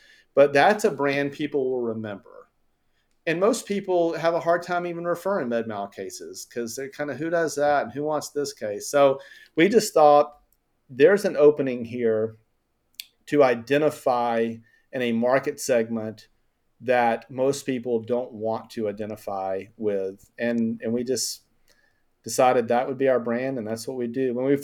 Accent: Columbus, Georgia, United States; my congressman I'm from Columbus, Georgia. My congressman had a staff opening.

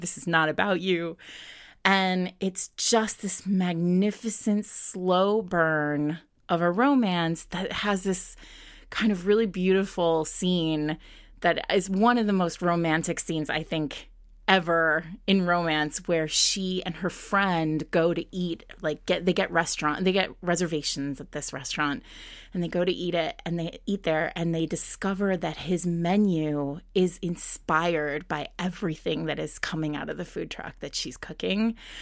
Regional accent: New England, United States; See, this is me. This is a New Englander.

